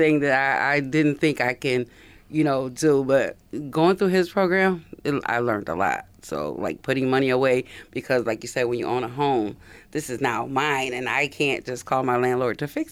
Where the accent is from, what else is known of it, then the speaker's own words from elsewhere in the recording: Rochester, United States; I grew up right here in Rochester.